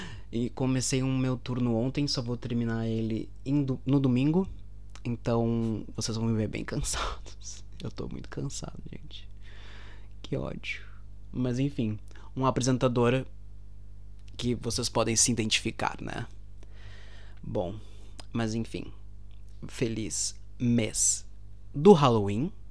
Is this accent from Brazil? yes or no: yes; Brazil; now in Portugal; decidi voltar pro Brasil, pra minha terrinha